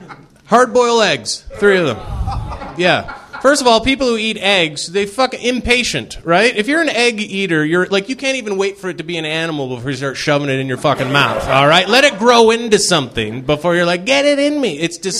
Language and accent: English; Canada; I'm from Canada originally